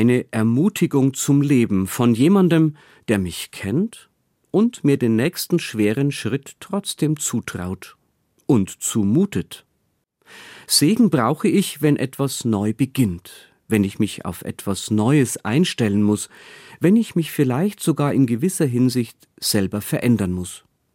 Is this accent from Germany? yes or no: yes; Regensburg, Bavaria, Germany; born there; Mir als gebürtigem Regensburger fallen dazu immer Geschichten um den Bau der steinernen Brücke ein.